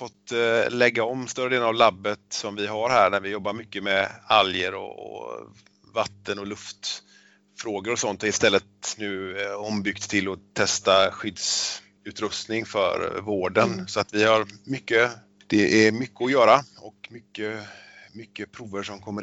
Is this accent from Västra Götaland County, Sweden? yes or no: yes; Lerum, Västra Götaland County, Sweden; now in Öckerö, Sweden; Ja, jag är uppvuxen i Lerum från början. Och nu bor jag i Öckerö kommun istället. Där jag har gått Lerums gymnasieskola och sedan in i Göteborg.